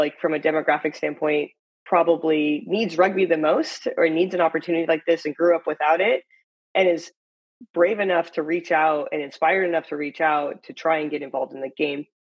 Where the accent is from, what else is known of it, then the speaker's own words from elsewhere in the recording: United States; which is so silly to say as an American